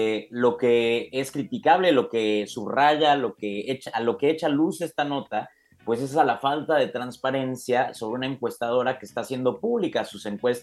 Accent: Puebla, Mexico; Y digo esto yo siendo poblano, entonces lo puedo decir.

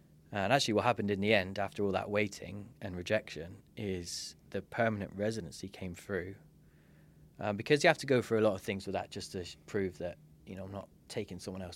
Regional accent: Plymouth, South West England, United Kingdom; So I left, went back to England, went to my hometown. So I went as far as I could and then went as close as I could. Hometown uni, did a course computing at University of Plymouth.

